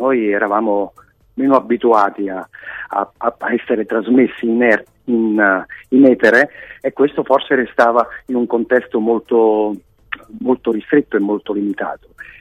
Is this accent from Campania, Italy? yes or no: yes; Naples, Campania, Italy; io vengo da Napoli dove è un po' più difficile prevaricare